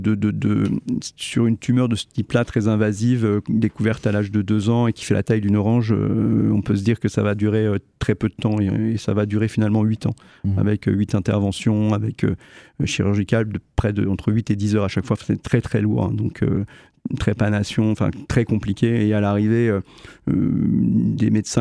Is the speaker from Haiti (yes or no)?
no; Bouzonville, Grand Est, France; C'est ça, je suis de Bouzonville.